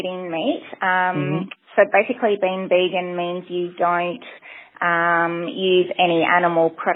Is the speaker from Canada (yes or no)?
no; Bendigo, Victoria, Australia; I grew up in Bendigo, and I live in the northwestern suburbs of Melbourne. My father migrated to Australia from Hong Kong to study when he was 21. He met my mother in Bendigo.